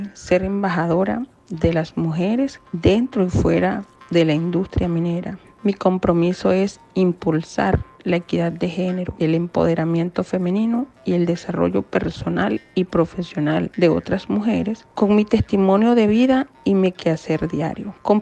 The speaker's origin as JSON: {"language": "Spanish", "town": "Alto Nuevo", "region": "La Guajira", "country": "Colombia", "said": "Soy de Alto Nuevo La Guajira, de la comunidad indígena de Guaymarito."}